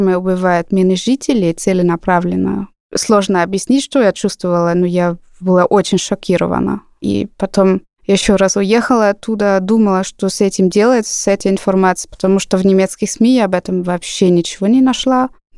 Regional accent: Germany; Russian is a second language; русский отец, он сам из Питера, и немецкая мать. Отец со мной не говорил на русском. То есть я родилась в Германии, я там выросла, как обычная немка.

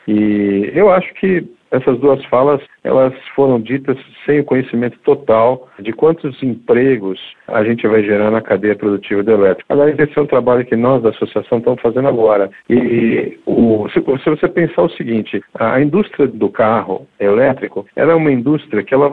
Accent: Brazil; Mas nós, como brasileiros, a gente falhou nesse programa violentamente.

